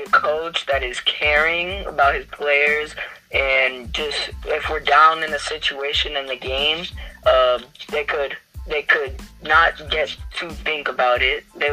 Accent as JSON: {"language": "English", "town": "Tampa", "region": "Florida", "country": "United States", "said": "A few things about me is that I am from Tampa, Florida."}